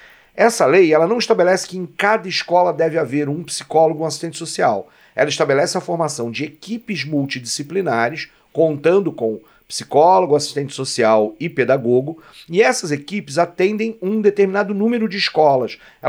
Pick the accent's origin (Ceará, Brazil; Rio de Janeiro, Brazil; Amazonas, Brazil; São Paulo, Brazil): Rio de Janeiro, Brazil; O município de onde eu venho, que é o município do Rio de Janeiro, a capital do estado do Rio de Janeiro